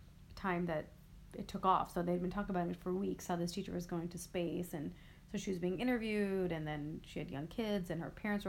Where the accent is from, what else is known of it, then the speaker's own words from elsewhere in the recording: St. Louis, Missouri, United States; also born or lived in Chicago; So I was born in Chicago, but I moved here to St. Louis when I was just a few months old. So basically I lived in St. Louis my entire life.